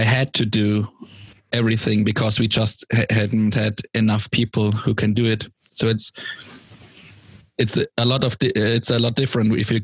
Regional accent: Stuttgart, Baden-Württemberg, Germany; That's a hard one because I'm from Stuttgart

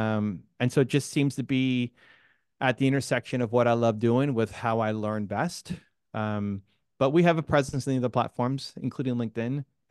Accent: Canada; So I'm Canadian.

